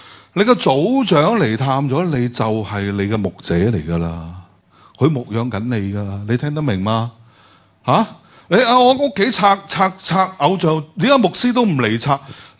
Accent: China; 即是我们中国人的文武百官。

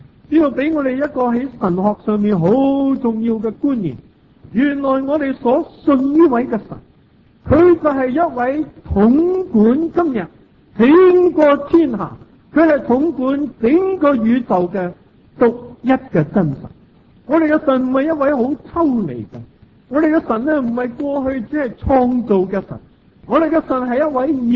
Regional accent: Hong Kong; 我们承认自己是香港人，但另外一方面我们又是中国人。但如果我们在香港出世，我们又是说英国属土公民，

